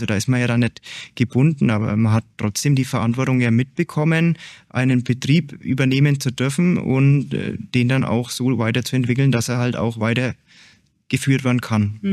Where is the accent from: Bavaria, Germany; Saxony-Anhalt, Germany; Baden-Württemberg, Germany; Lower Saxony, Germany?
Bavaria, Germany; Ich bin ein Franke, also ich bin sehr traditionell, oder Bayern, sehr traditionsbewusst.